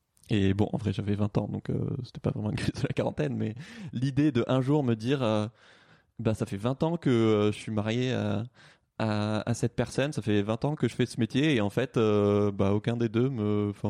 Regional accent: Toulouse, Occitanie, France; now in Paris, France; Moi, j'ai grandi à Toulouse.

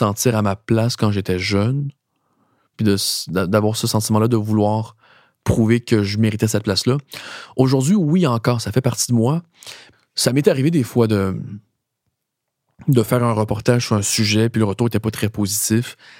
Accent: Montreal, Quebec, Canada; Je suis né ici à Montréal, j'ai grandi au Québec.

